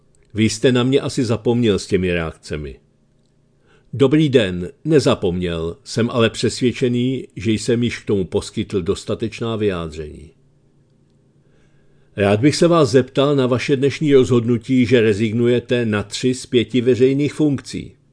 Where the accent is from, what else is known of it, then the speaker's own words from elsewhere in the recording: Brno, South Moravian Region, Czechia; Zůstávám na kraji, to je moje hlavní pracovní náplň a v Jundrově, odkud pocházím, chci i nadále pokračovat v práci pro městskou část.